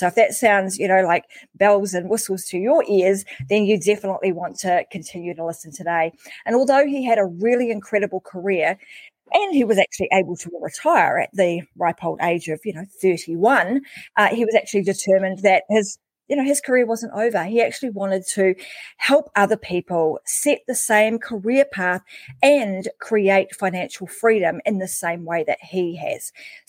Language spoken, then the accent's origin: English; New Zealand; I've been over in my home country, New Zealand